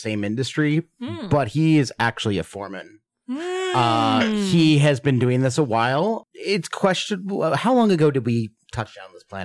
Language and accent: English; Southwest, United States; I grew up in the Southwest, and so like there's what we call monsoon season, which is gigantic storms.